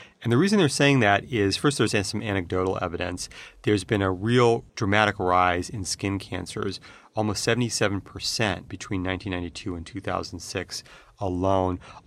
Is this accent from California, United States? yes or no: yes; California, United States; born or raised there